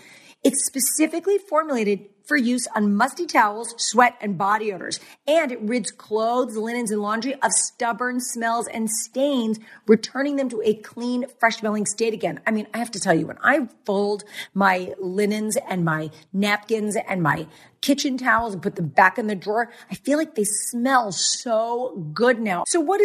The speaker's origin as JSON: {"language": "English", "region": "New York", "country": "United States", "accent": "New York", "said": "every time I'm with someone from New York, my accent gets decidedly worse. So there you go. But it started me thinking about New York and where I'm from and all"}